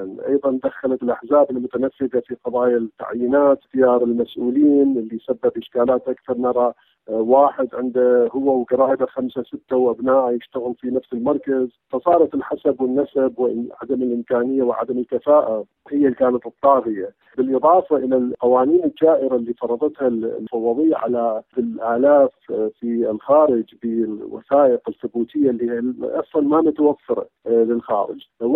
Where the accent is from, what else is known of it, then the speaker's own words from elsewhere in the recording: Iraq; now in United States; نحن عراقيين وسنبقى عراقيين للأبد.